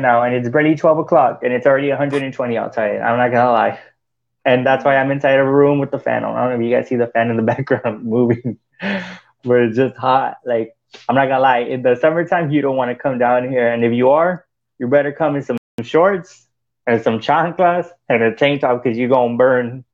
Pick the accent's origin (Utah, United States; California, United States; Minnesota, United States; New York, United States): California, United States; El Centro; Well, actually, I grew up in El Centro. Well, it's close to Brawley.